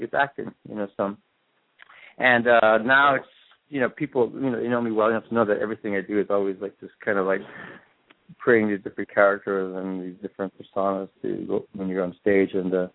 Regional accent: Hawaii, United States; You know, being Hawaiian is part of our culture. Music is everybody in Hawaii sings.

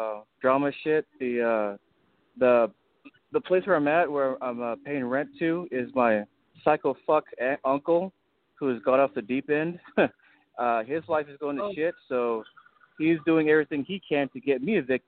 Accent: Texas, United States; from South Texas.

